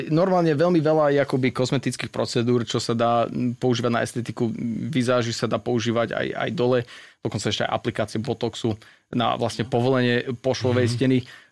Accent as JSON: {"language": "Slovak", "region": "California", "country": "United States", "tie": "born or raised there", "second_language": "Slovak", "moved": "as an adult", "lives_now": "Slovakia", "said": "asi som sa prezradil sem tam nejakým prízvukom. Snažím sa, ale slovenčina je veľmi ťažká reč. A pochádzam z Kalifornii."}